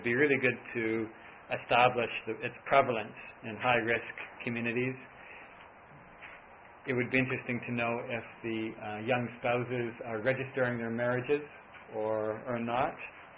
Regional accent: South Africa; Because even as South African parliamentarians coming from the area, it could still be perceived as being outsiders preaching.

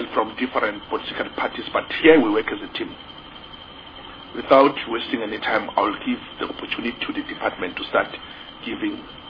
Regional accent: Mpumalanga, South Africa; Originally, I'm from Mpumalanga. I'm representing Mpumalanga.

